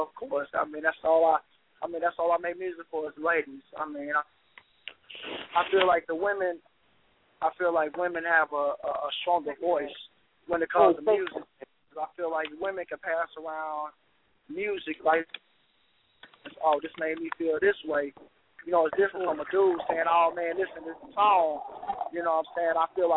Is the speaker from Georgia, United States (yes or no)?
yes; Columbus, Georgia, United States; also born or lived in Atlanta; Okay, I'm from Columbus, Georgia. You know what I'm saying? I stay and I represent the ATL too, cause I stayed there also.